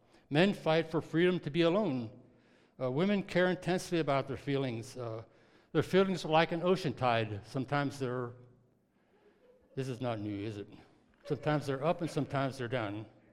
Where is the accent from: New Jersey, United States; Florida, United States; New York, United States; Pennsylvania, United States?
Pennsylvania, United States; Hershey; born there; also born or lived in Massillonville; I was born in Hershey, and my dad lived on a chicken farm.